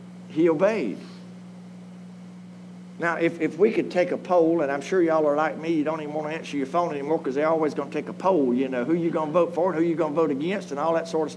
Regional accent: Georgia, United States; now in Screven County, United States; I was born in Bullock County. I went to school in Bullock County. I was raised in Bullock County.

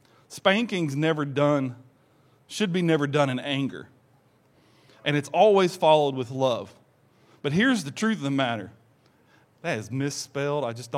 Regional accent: the South, United States; born there; And I was born in the South, and corporal punishment to me is like the death penalty on death row.

